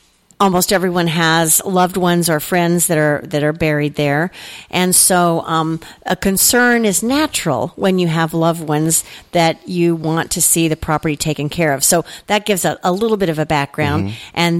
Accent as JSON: {"language": "English", "town": "Vandalia", "country": "United States", "tie": "born or raised there", "said": "I can remember years ago growing up in Vandalia, the community always took care of its own."}